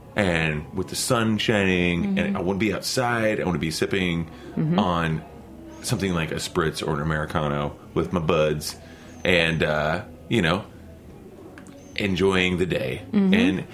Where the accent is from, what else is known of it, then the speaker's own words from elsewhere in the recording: Oklahoma, United States; I'm from Oklahoma. We did the two step.